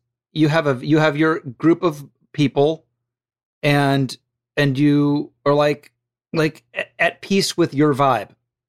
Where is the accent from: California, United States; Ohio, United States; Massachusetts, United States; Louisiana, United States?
Ohio, United States; Yeah, I'm from Ohio, and I started as a kid.